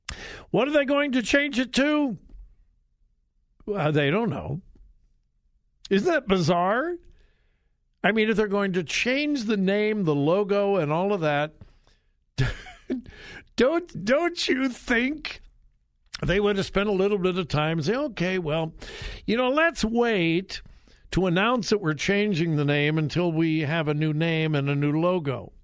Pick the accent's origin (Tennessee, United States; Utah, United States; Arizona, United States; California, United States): California, United States; Okay, I'm from Southern California, and I grew up being a USC fan.